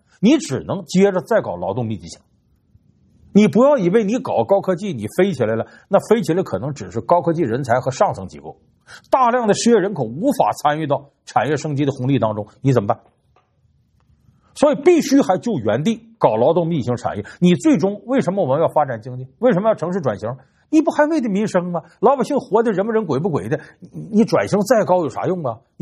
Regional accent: Northeast China, China; 我既然是东北那片土地出生的，

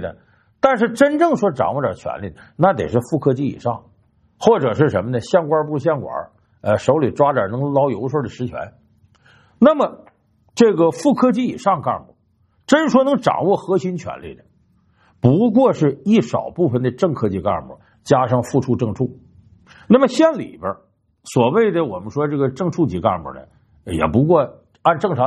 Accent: Northeast China, China; born there; 我本身就出生在东北一个普通小县城，有人说我是小镇青年，那会儿考上大学呢还都算小镇做题家呢

